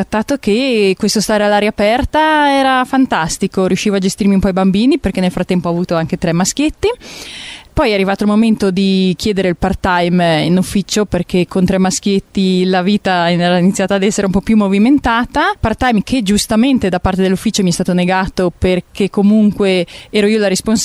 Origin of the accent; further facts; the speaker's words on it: Genoa, Liguria, Italy; now in Moena, Italy; Sono genovese, sempre stata amante della montagna e quindi ero fin da bambina che dicevo che sarei venuta a vivere qua.